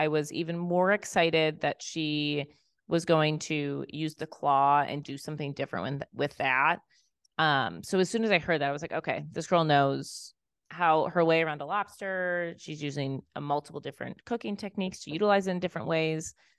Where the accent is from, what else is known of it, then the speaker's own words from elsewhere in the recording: Midwest, United States; You know, we're from the Midwest. Steak and Shake is, you know, a thing out here